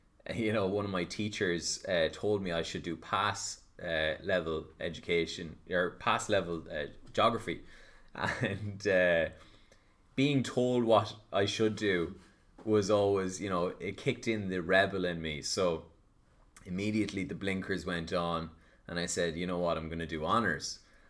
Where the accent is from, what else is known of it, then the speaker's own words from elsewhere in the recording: Longford, Leinster, Ireland; And, you know, growing up in Longford and watching E! True Hollywood Story